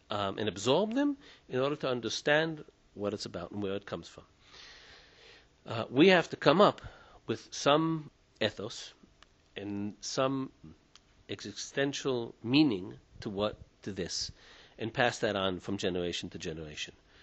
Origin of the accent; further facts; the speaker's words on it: United States; born there; even though I was born in the States, and my parents came from my parents came from the States also, but their parents came from Eastern Europe.